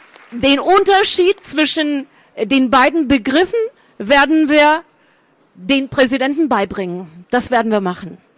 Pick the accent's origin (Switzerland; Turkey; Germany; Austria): Turkey; German is a second language; ich bin Journalistin, ich bin in der Türkei aufgewachsen und lebe immer noch in der Türkei, in Istanbul.